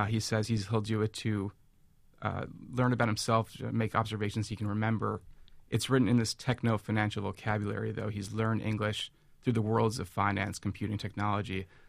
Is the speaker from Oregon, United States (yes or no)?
no; New York, United States; If you can't tell, I'm white. I'm from New York.